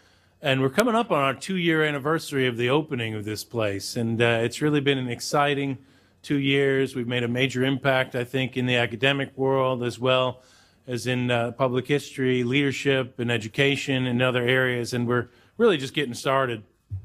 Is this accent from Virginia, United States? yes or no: yes; Williamsburg, Virginia, United States; which is exciting for those of us in Virginia. I grew up in Williamsburg, as you all know.